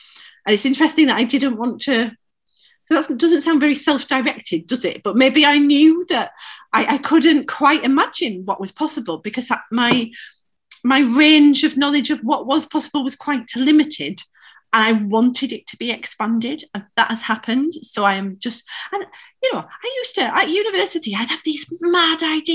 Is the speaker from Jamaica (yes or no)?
no; Northern England, United Kingdom; accent: Northern; I get some leeway because of my Northern accent and my Northernness